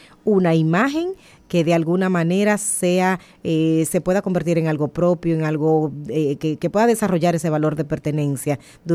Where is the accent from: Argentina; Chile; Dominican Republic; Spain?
Dominican Republic; Seguimos siendo esos dominicanos orgullosos de tener la representación en el béisbol como debe de ser.